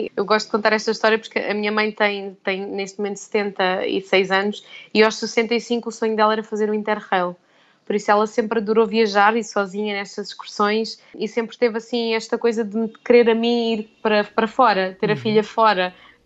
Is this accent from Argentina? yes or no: no; Sines, Alentejo, Portugal; saí de Sines para Évora para estudar, mas de sairmos do país, de estarmos num sítio diferente, onde não conhecemos ninguém, onde não falam a nossa língua